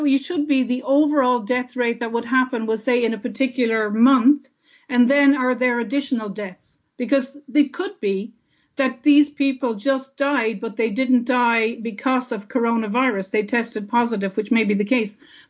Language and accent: English; Ireland; I think what we as Irish people need to review